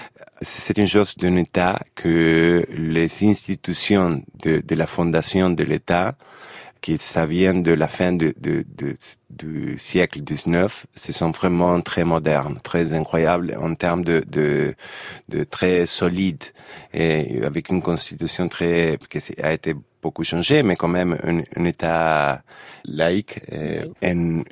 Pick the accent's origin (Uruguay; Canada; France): Uruguay; French is a second language; moved away; moi, j'adore l'Uruguay, je suis parti de l'Uruguay. Il y a une chose que... Moi, je suis né en 1966 à l'Uruguay.